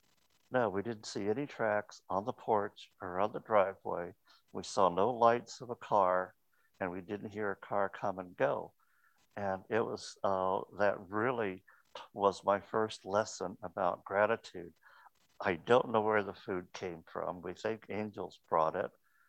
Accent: Kansas, United States; As Bill said, we grew up in Kansas.

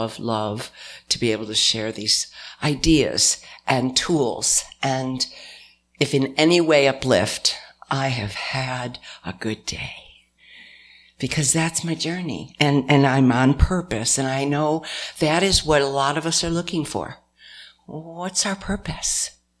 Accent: New York, United States; I was born and raised up near Canada in northwestern New York. You know, being a northerner, I don't know, there's something about it.

